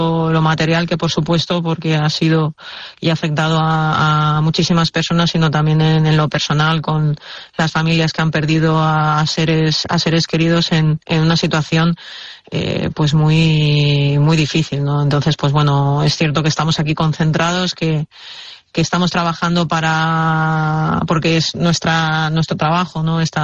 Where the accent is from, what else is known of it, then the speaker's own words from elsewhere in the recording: Torrent, Valencian Community, Spain; Sí, yo soy de Torrente, sí, sí.